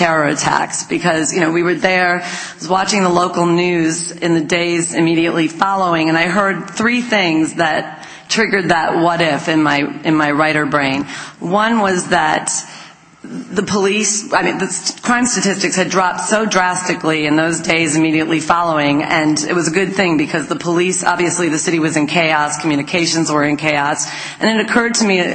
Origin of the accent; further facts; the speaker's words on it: New York, United States; Yeah, I grew up in a small town about 3 hours north of here on Lake Erie. I'm from Western New York